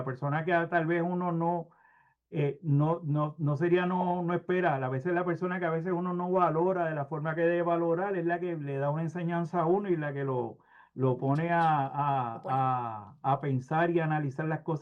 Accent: United States; born there; a mí me trajeron y pues nací en los Estados Unidos

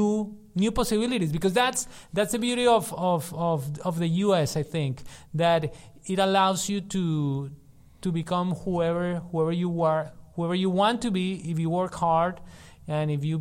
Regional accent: Colombia; I come from Colombia, so Colombian rhythms

